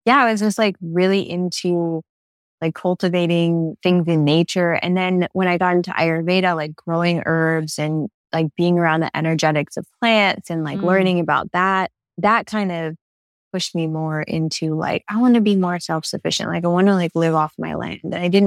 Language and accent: English; Long Island, New York, United States; I'm from Long Island.